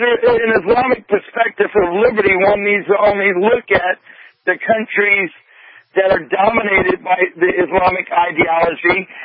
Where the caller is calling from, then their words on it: Georgia, United States; I'm calling from Georgia